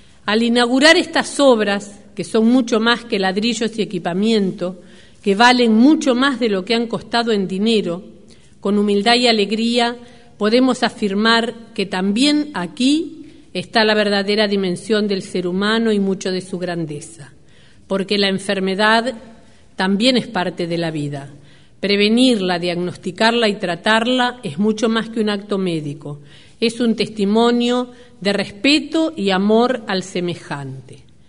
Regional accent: Uruguay; como ciudadana uruguaya

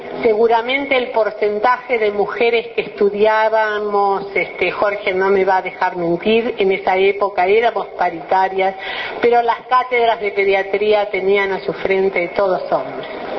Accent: Uruguay; seamos colectivamente como uruguayas y uruguayos

